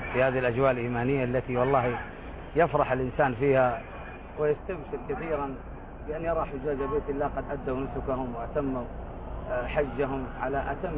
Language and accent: Arabic; Khulais, Makkah Province, Saudi Arabia; فلما مر النبي بجبل هو في خليص في بلدتي، ولي الشرف أن يكون هذا الجبل في جمدان